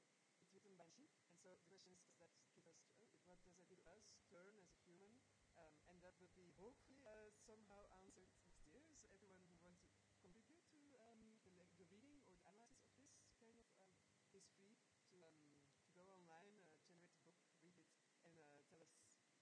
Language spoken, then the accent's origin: English; Brussels, Brussels-Capital Region, Belgium; Brussels.